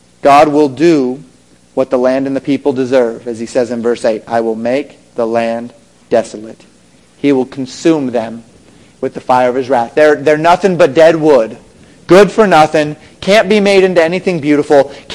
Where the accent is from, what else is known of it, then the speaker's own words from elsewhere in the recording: Colorado, United States; I grew up in Colorado. And in Colorado, there are a great number of aspen trees.